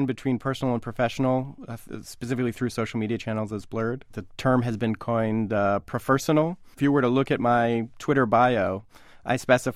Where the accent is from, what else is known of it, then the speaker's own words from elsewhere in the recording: Rhode Island, United States; Patriots fan and a Rhode Island native, and I'm therefore more partial to a beer that's brewed in my home state.